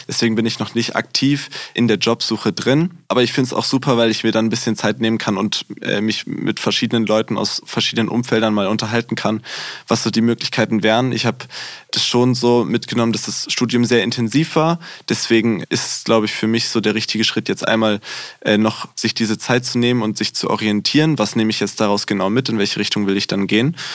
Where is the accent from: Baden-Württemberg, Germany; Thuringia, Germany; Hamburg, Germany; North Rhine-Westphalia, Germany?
Hamburg, Germany; Ich hätte Lust, irgendwann wieder nach Hamburg zu gehen, wo ich herkomme, also aus der Region.